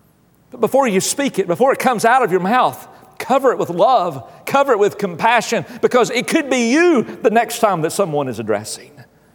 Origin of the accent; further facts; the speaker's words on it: Appalachia, United States; Now, I grew up, again, you've heard me tell stories about growing up in Appalachia.